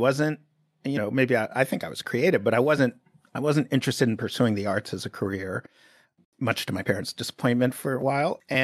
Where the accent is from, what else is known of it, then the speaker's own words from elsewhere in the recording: New York City, New York, United States; I grew up in Greenwich Village in the 70s, a very arty world, a lot of artists. And I grew up in a building that was all artists.